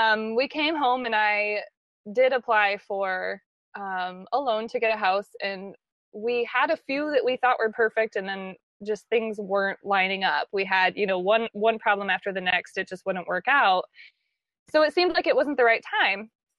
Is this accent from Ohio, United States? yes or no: yes; Ohio, United States; you don't understand. We're from Ohio. We're not from here. We're just visiting.